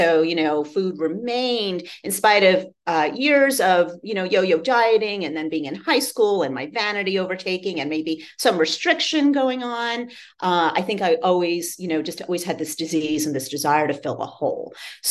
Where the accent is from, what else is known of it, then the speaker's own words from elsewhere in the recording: New York, United States; I love that saying because I'm a New Yorker.